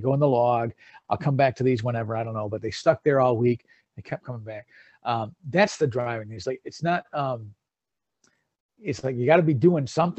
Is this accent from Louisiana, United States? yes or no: no; Detroit, Michigan, United States; because they found out I was from Detroit.